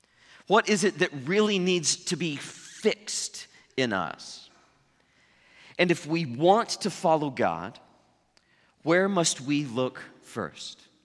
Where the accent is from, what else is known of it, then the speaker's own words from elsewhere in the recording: Ponca City, Oklahoma, United States; That's roughly a walk from here to my hometown of Ponca City in north central Oklahoma.